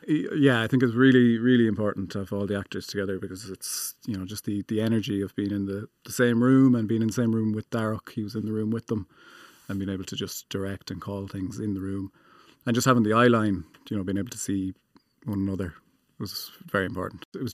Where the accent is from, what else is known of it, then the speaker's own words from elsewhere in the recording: Inishbofin, Connacht, Ireland; I'm from Inishbofin.